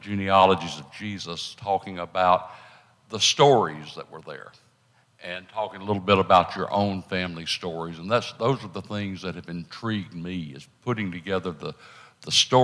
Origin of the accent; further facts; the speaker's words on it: Florida, United States; He wound up, by chance, seeing a flyer on a bulletin board at the med school about this town in Northwest Florida that needed a doctor.